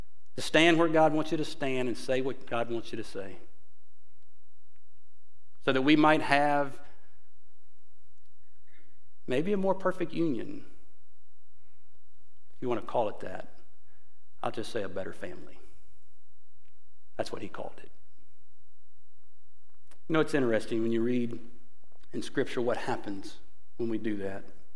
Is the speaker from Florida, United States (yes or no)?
no; Mississippi, United States; Because I'm from Mississippi, and so I know you'd want to hear about it.